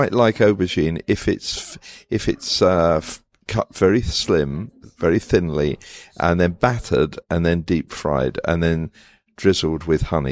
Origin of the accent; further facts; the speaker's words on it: London, United Kingdom; I was born in London and I've lived in and around London all of my life.